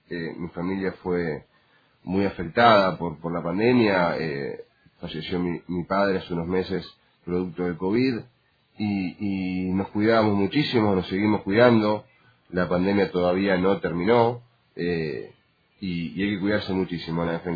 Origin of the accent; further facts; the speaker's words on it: Escobar, Buenos Aires Province, Argentina; a mí me liga todo lo que es acá en Escobar. Mi vida está acá en Escobar. Yo nací en La Fátima